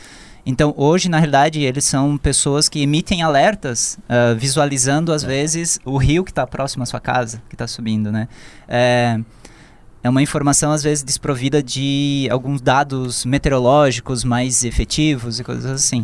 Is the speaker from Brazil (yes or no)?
yes; Santa Catarina, Brazil; Eu vivi, eu nasci no Alto Vale do Itajaí, então eu passei pelas enchentes de 83, 84